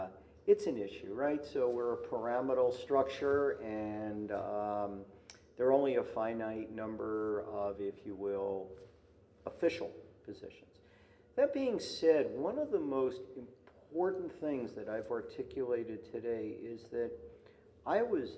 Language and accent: English; Brooklyn, New York, United States; I grew up in Brooklyn, New York